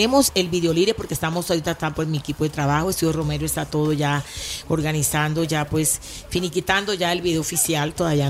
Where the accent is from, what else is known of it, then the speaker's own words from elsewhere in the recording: Colombia; no solamente en mi país Colombia, que amo, también fuera de Colombia